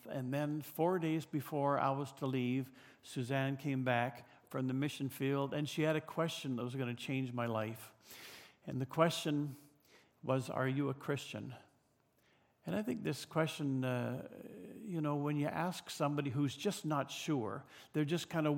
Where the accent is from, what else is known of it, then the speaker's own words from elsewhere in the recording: British Columbia, Canada; "Hey, you got a bit of an accent there. Where are you from?" "I'm from British Columbia."